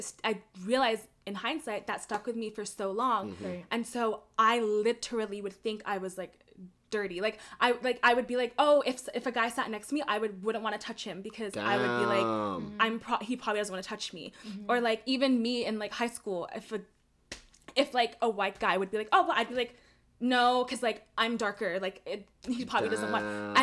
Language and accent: English; London, United Kingdom; So I grew up in London, obviously.